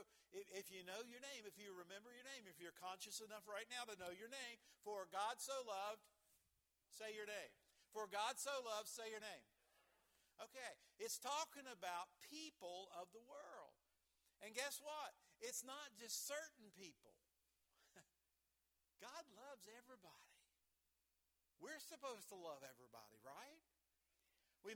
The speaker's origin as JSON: {"language": "English", "region": "West Virginia", "country": "United States", "tie": "born or raised there", "said": "a native West Virginian. I'm from southern West Virginia. That's why I talk a little bit funny. I'm from Fayette County, down around where the New River Gorge Bridge is."}